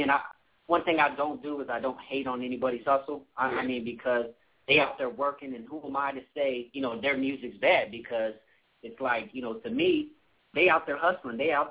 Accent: Riverside, California, United States; They Riverside peeps. I'm from Riverside. We all went to the same high school.

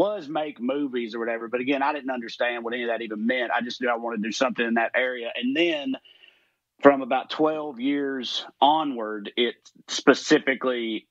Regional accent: Salina, Kansas, United States; My like closest friends from growing up in Salina are still my very good friends to this day.

